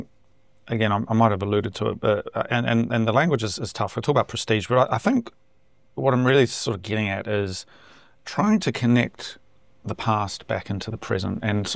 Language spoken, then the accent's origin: English; New Zealand; Everyone thinks we're from Australia. People have asked me, are you from England?